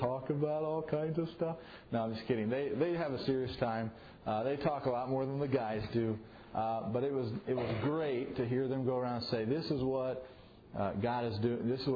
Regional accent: Missouri, United States; I grew up in Missouri. It was the St. Louis Cardinals.

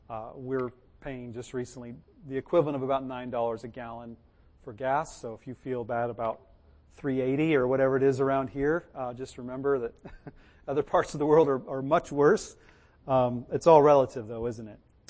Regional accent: United States; I think as a pastor and then as an American, I have a couple strikes against me perhaps, but we're welcomed in the village.

